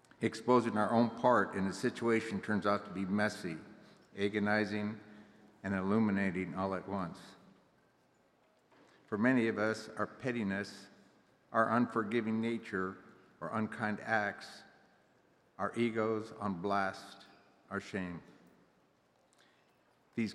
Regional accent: Albuquerque, New Mexico, United States; I'm an addict from Albuquerque.

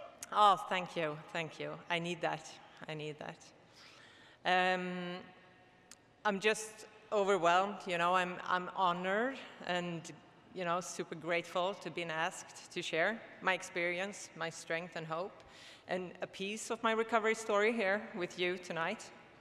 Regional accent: Sweden; first language Swedish; English is a second language; since I'm from Sweden, I guess you already understood, like, usually I don't speak English, I speak Swedish, and usually I share in Swedish, but I will do it in English tonight

